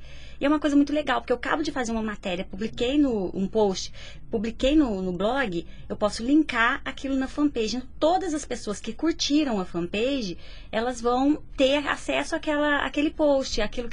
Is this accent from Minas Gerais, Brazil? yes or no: yes; Caxambu, Minas Gerais, Brazil; Mineira, mineirinha, sou de Caxambu.